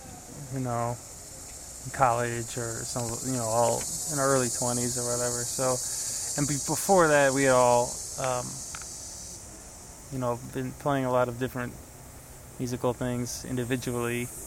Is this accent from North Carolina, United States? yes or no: no; Chicago, Illinois, United States; I'm from Chicago.